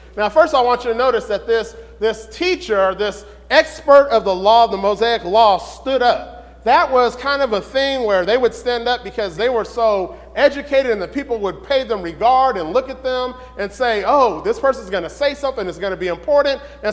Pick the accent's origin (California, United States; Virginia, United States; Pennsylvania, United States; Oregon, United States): California, United States; I grew up in California, and like I said, I have a past